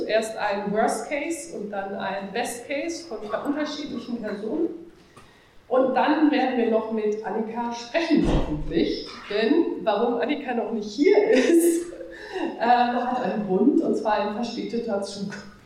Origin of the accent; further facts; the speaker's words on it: North Rhine-Westphalia, Germany; ein Kind des Ruhrgebiets, so wie ich auch.